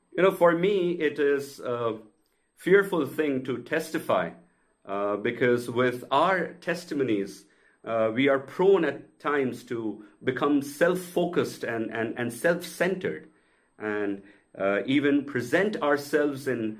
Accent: India; as you can make out from my accent, I'm an Indian. I was born to Hindu parents and grew up in out-and-out Hindu home where religion was always there in the environment.

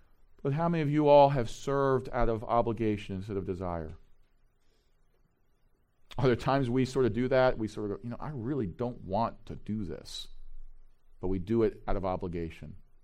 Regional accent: Elkridge, Maryland, United States; I live in the house that I grew up in over in Elkridge.

